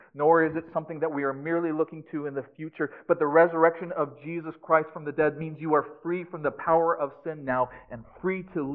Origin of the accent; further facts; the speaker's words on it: Maryland, United States; I grew up in Maryland. My mom's parents lived in southern Illinois.